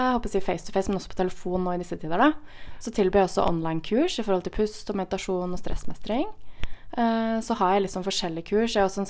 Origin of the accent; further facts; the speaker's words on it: Oslo, Norway; jeg var vant til den rolig, gode oppveksten på Oslo Vest.